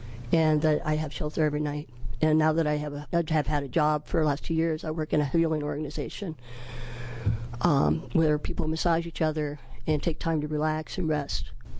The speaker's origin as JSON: {"language": "English", "town": "Portland", "region": "Oregon", "country": "United States", "said": "I'm from North Portland and live in the Coley District. I'm formerly homeless in Portland."}